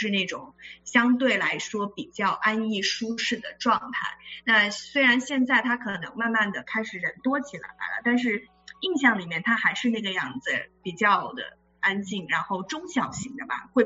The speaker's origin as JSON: {"language": "Chinese", "town": "Changsha", "region": "Hunan", "country": "China", "also_born_or_lived": "Australia / Chengdu", "moved": "yes", "lives_now": "Seattle, United States", "said": "我是来自湖南的长沙。我的经历会稍微的比较丰富一点，我是在11年去到了澳大利亚读书，然后读完我的本科之后回国了5年，其中有2年我又回到了家乡长沙"}